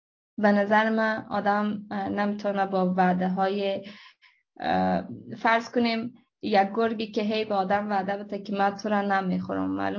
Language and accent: Persian; Afghanistan; حتی بر ماهایی که خارج از افغانستان هستیم و امروزه دغدغه ما افغانستان است